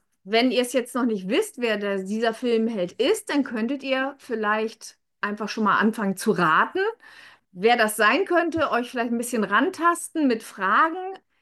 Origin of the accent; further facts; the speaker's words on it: Hamburg, Germany; Ich komme aus Hamburg.